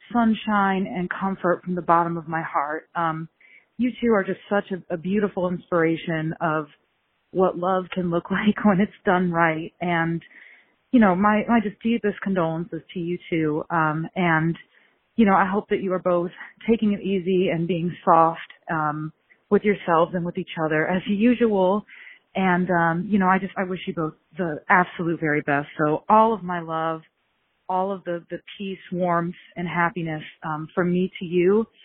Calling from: Columbus, Ohio, United States; Randy's friend from the College of Worcester, and I'm calling in from Columbus, Ohio.

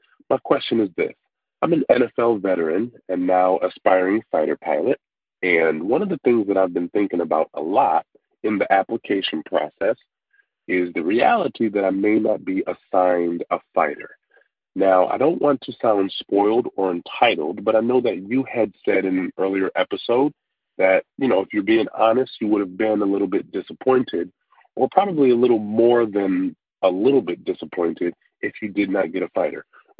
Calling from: Buffalo, New York, United States; I'm calling you from Buffalo, New York.

